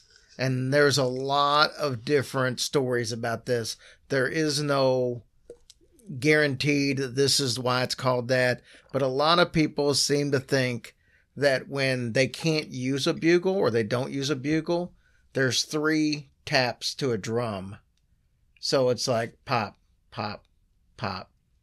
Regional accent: the South, United States; I'm a Southerner that does not like grits.

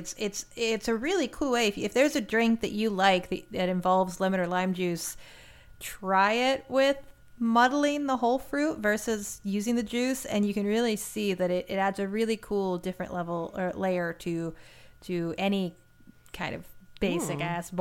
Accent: Appalachia, United States; I'm from the Appalachian region. I think I can do that.

